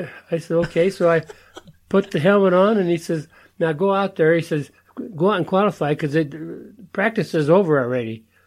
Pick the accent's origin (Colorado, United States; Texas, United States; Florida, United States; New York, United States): Colorado, United States; Denver; I grew up in Denver, Colorado.